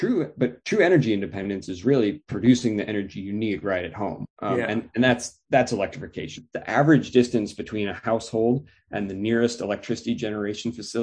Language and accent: English; Indiana, United States; ran into the senator from my home state of Indiana, who's a Republican.